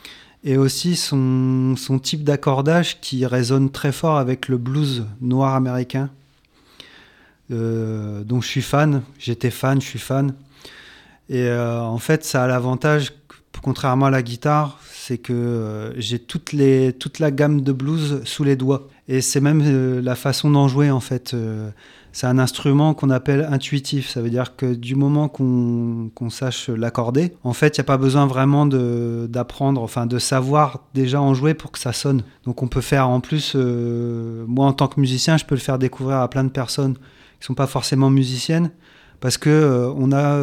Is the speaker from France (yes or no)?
yes; Amiens, Hauts-de-France, France; Alors, on est tous amiénois dans le groupe.